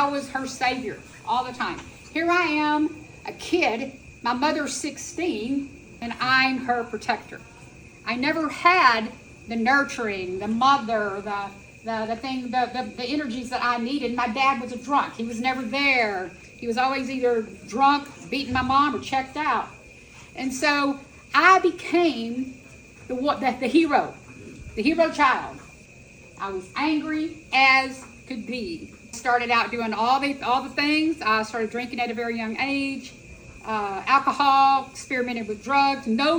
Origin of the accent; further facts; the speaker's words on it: Houston, Texas, United States; I was born in Houston, Texas. All right. I mean, I was a true Texan. You know, chili cook-offs, barbecue cook-offs.